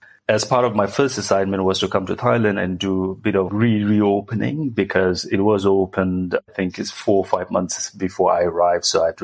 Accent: Bhutan; So I'm from Bhutan myself.

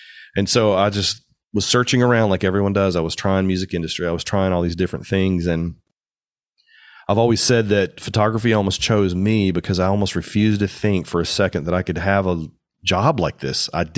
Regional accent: Nashville, Tennessee, United States; growing up in Nashville, I didn't really want to shoot country

